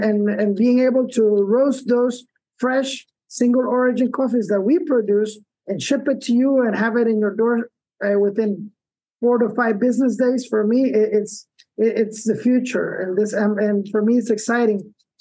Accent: El Salvador; English is a second language; I am one of the people who had the privilege to study abroad. That's where, you know, I learned English, had the chance to work overseas prior to relocating back to El Salvador when things were even worse than when we had the civil war back in the 80s.

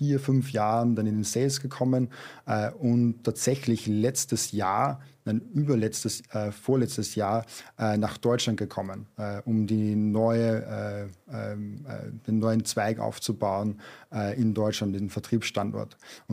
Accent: Upper Austria, Austria; accent: Mühlviertel dialect; ich bin zwar deutsche Muttersprache, aber ich komme aus dem Müllviertel.

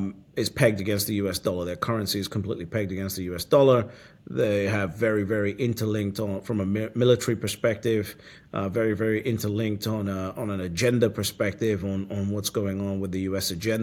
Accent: United Kingdom; born there; Yeah, again, I'm born in the UK. I'm a British passport holder. I love the UK.

